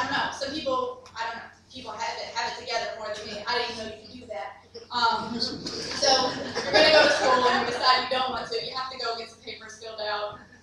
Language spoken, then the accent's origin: English; Tennessee, United States; I graduated college or high school because in Tennessee, I'm not from New York, in case you're wondering.